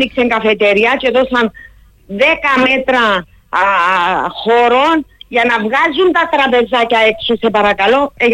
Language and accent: Greek; Larnaca, Larnaca District, Cyprus; Κατάγομαι από τη Λάρνακα.